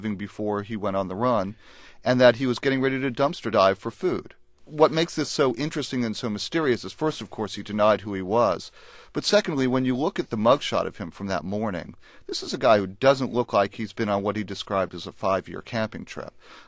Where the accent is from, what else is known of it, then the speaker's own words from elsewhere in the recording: Southern United States, United States; Like Charlie, I grew up in the South.